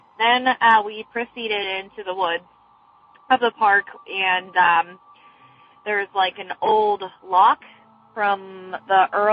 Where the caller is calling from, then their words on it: Beaver, Pennsylvania, United States; I'm calling from Beaver, Pennsylvania